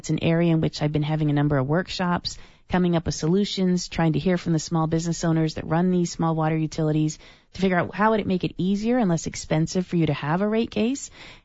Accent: Tucson, Arizona, United States; But I know because I'm from Tucson and I'm familiar with the example of Pima Council on Aging

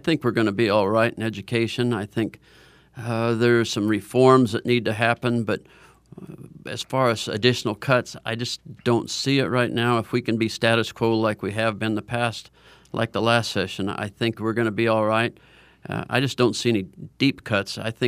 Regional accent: Prescott, Arizona, United States; also born or lived in Phoenix; I'm a rancher. I'm not a politician. I was born in Phoenix and grew up in Prescott on a ranch. I still have the ranch.

